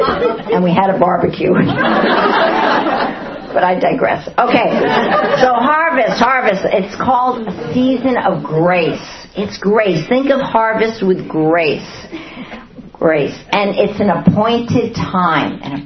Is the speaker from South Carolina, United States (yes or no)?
no; Bronx, New York, United States; I'm from the Bronx. You know, I lived in an apartment building. But we had chickens on the fourth floor.